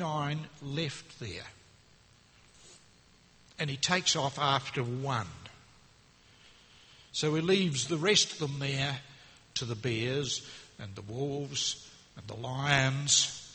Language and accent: English; New Zealand; And being a Kiwi, you're supposed to know all about sheep